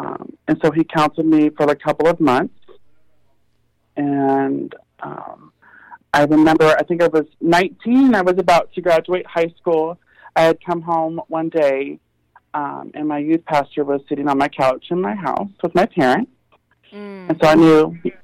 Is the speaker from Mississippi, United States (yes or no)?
no; Dallas, Texas, United States; Because I grew up Southern Baptist in Dallas, in Texas.